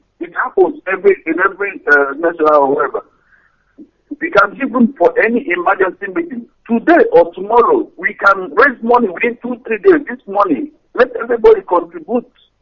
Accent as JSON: {"language": "English", "region": "Imo", "country": "Nigeria", "lives_now": "Malaysia", "said": "I'm calling from Malaysia. I'm from Amuzu, Amakoya, in Hite Oboma, local government, Imo State, Biafra land."}